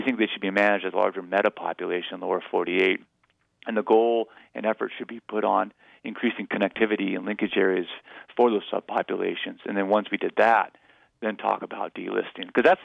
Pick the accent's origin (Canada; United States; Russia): United States; Helena, Montana; in the Northern Rockies offices in Helena, Montana, which is my hometown.